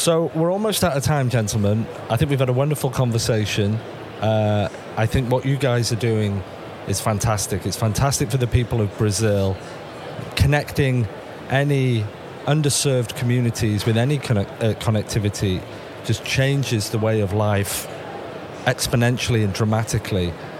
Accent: England, United Kingdom; now in Canada; I'm from England originally. I live in Canada.

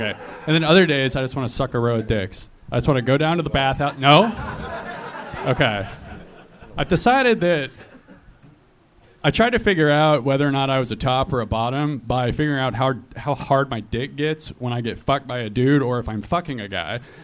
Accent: Oregon, United States; But I actually am from Oregon.

